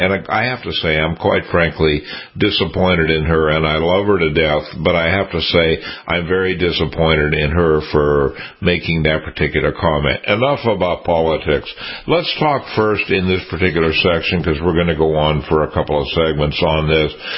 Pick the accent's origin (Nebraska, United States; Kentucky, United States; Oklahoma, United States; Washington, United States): Washington, United States; Seattle; I was born and raised in Seattle, Dr. Lieberman, and I want to say that the city is not the city that I grew up in.